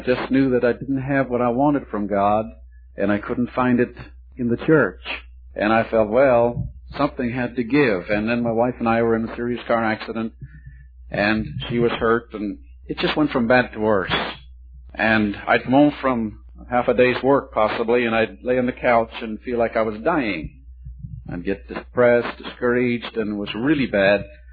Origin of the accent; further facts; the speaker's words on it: Canada; I'm a Canadian, and went to Canada to pastor interdenominational church.